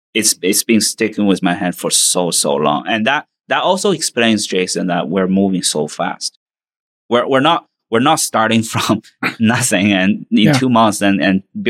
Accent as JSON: {"language": "English", "town": "Xi'an", "region": "Shaanxi", "country": "China", "tie": "born or raised there", "second_language": "English", "said": "I grew up in Xi'an, where the Terracotta Warrior is."}